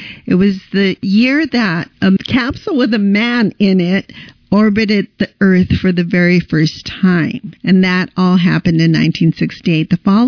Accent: Los Angeles, California, United States; Absolutely. I grew up in East Los Angeles, and my mother worked at Sears.

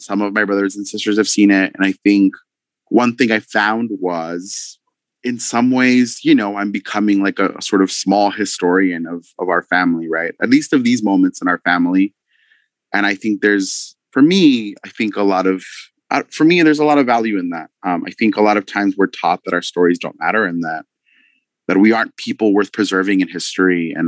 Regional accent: El Paso, Texas, United States; growing up in El Paso and being, you know, like a kid who was, I think, unmistakably feminine.

